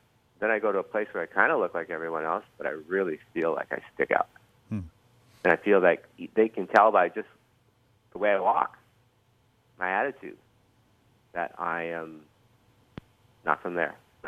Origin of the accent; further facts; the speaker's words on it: Duluth, Minnesota, United States; Because when I was growing up in Duluth, my fellow Duluthians would ask me, "Where are you from?" And I would go, "I'm from Duluth."